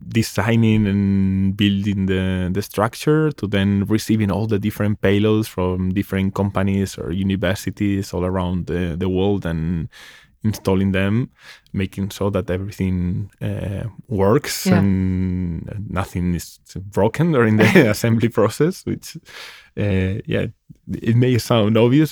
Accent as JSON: {"language": "English", "country": "Spain", "tie": "born or raised there", "said": "And then a couple of weeks in my hometown in Spain"}